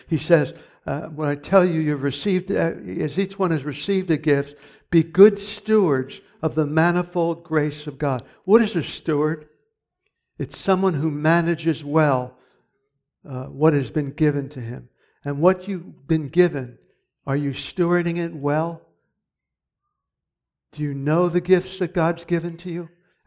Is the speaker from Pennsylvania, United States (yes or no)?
yes; Philadelphia, Pennsylvania, United States; I was raised in Philadelphia.